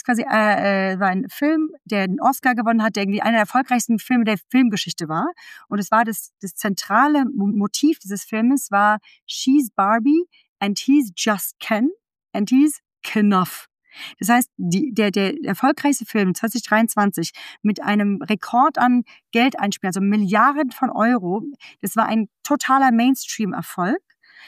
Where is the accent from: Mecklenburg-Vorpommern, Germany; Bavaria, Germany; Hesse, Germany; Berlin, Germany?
Hesse, Germany; Frankfurt; Ich bin aus Frankfurt